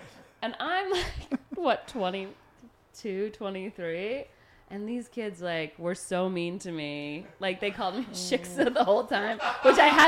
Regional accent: Georgia, United States; Which is a girl growing up in Georgia we were not allowed to talk about.

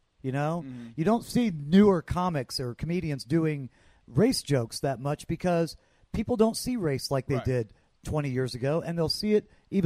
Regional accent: Florida, United States; now in Texas, United States; I grew up in Florida and live in Texas

